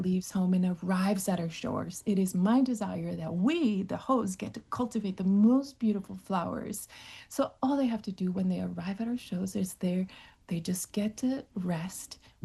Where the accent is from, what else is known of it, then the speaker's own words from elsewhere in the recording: Ciudad Juarez, Chihuahua, Mexico; I am from Ciudad Juarez, Janae, mm-hmm. and I got to see with my very own eyes as we were driving at a highway, people were walking. I got to see these migrants because I'm from a border town.